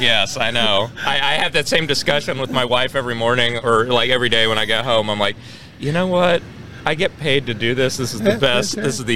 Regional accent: Cincinnati, Ohio, United States; now in Cleveland, United States; I grew up in Cincinnati, so this is the homecoming to Ohio here.

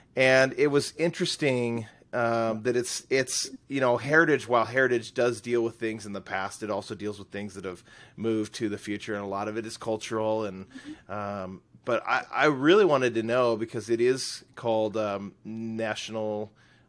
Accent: Centralia, Washington, United States; So I'm originally from Centralia, Chehalis area, and that's the Chehalis tribe.

